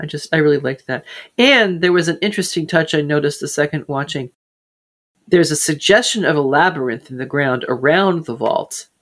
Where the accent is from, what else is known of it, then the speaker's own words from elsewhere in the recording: United States; I grew up an hour outside New York City and went in there a lot all the while I was growing up.